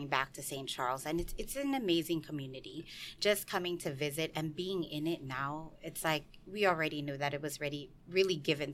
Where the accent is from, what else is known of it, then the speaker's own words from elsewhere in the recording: Philippines; now in United States; There is in the Philippines, because we're Filipino by nationality